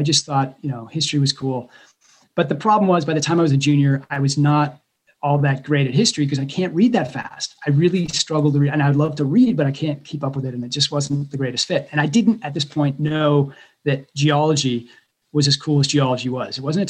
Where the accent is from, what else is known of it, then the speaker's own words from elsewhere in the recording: East Coast, United States; because I grew up in the East Coast where we did social studies in school.